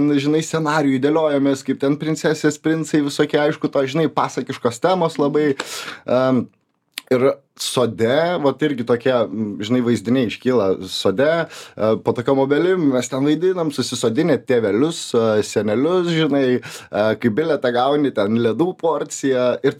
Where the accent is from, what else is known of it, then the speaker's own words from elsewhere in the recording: Kuršėnai, Šiauliai County, Lithuania; Šiaip esu kilęs iš nedidelio miestelio Kuršėnų. Prie Šiaulių yra toks miestelis.